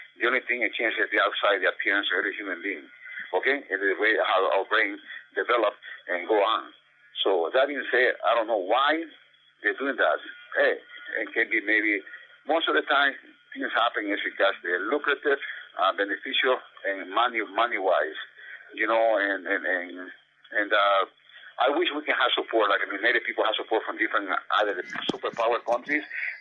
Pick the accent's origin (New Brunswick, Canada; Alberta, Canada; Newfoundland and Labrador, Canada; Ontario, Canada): Ontario, Canada; I'm from Ontario, and I did time in Kingston, I did time in Joshville, and I did time in Norwood, and I did time in Beaver Creek, in bad institution, in Kingston City